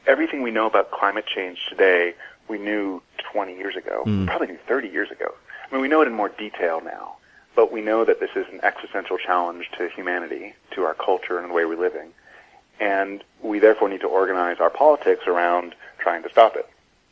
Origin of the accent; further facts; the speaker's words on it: California, United States; I grew up in Southern California, so just living in smog-laden days and watching the kind of the nature behind my house be destroyed, I think primed me to do something about this.